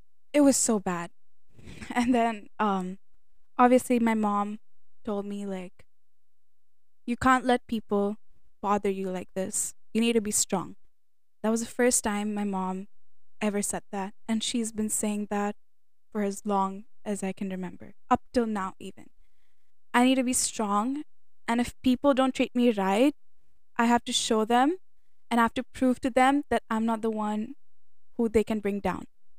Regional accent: India; Being an Indian

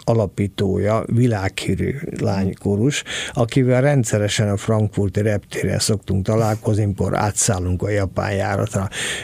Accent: Hungary; 1976-ban a Nemzetközi Villalobos versenyt egyetlen európai résztvevőként, magyarként megnyertem

